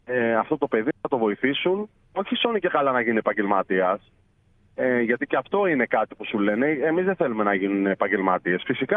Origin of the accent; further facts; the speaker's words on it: Glyfada, Attica, Greece; στην κοινωνία της Γλυφάδας, στην πόλη μου, κάτι που ένιωθα ως υποχρέωση, γιατί από εκεί βγήκα, μέσα στα ανοιχτά γήπεδα, στα κλειστά γήπεδα, εκεί έμαθα να παίζω μπάσκετ